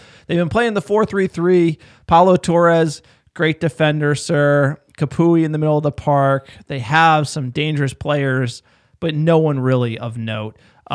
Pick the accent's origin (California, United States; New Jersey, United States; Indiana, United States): New Jersey, United States; like growing up in New Jersey in the summer.